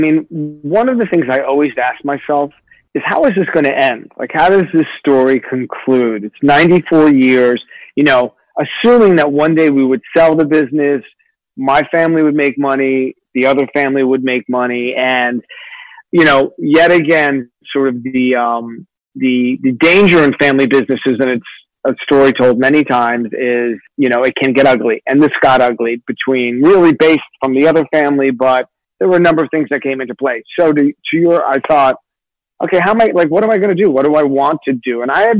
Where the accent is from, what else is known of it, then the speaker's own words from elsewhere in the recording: New York City, New York, United States; I was born in New York City. My parents are third generation New Yorkers. I was born in Queens. We lived in Jackson Heights roughly till I was around 9 years old. And then we moved into Manhattan.